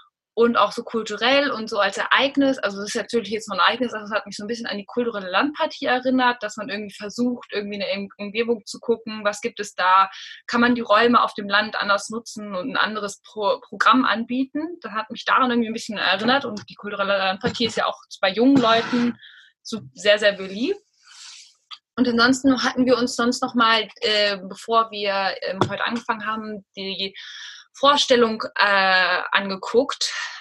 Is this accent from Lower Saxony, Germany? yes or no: yes; Hanover, Lower Saxony, Germany; also ich komme aus Hannover